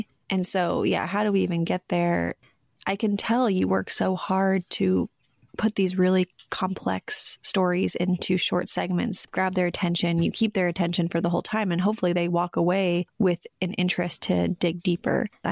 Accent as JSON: {"language": "English", "region": "West Coast", "country": "United States", "tie": "born or raised there", "said": "I was so anti-logging for so long because I grew up on the West Coast"}